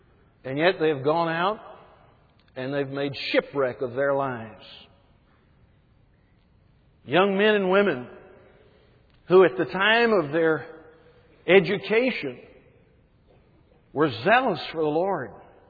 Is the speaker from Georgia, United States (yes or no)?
no; Greenville, South Carolina, United States; It is a joy to come back to Greenville. Again, it is my hometown.